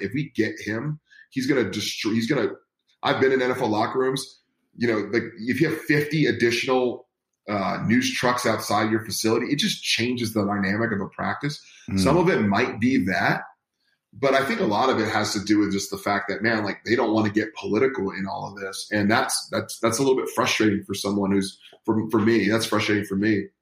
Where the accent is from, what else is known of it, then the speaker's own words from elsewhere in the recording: California, United States; You know, I grew up in the Bay Area. I was a 49er fan.